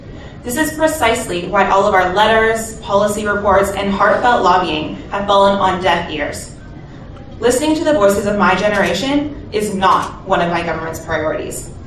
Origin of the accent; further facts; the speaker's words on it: Calgary, Alberta, Canada; I'm from Calgary, Alberta, and I'm also a member of the Canadian Youth Delegation.